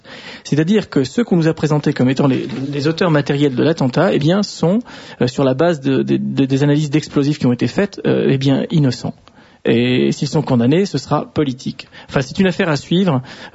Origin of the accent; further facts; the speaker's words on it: Galicia, Spain; French is a second language; maintenant je le regrette puisque je suis originaire de là, de la Galice.